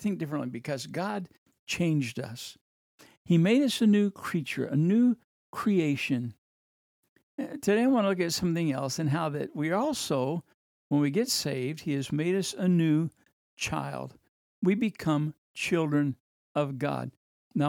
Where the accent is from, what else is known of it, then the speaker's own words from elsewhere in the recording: Kansas, United States; I grew up in Kansas, and I'd love to hear from somebody in Kansas.